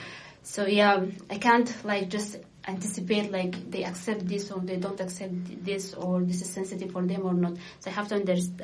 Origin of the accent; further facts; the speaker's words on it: Sudan; So I'm from Sudan, but at the same time, I'll be working in different sub-Saharan Africa.